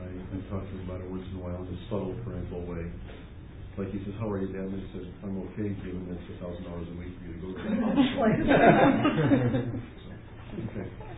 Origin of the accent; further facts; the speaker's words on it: Los Angeles, California, United States; My first car, I grew up in Los Angeles.